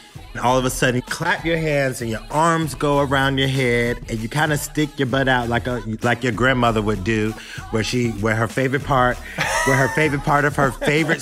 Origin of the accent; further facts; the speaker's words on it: Atlanta, Georgia, United States; also born or lived in North Carolina; I grew up in Atlanta, born in North Carolina, grew up in Atlanta.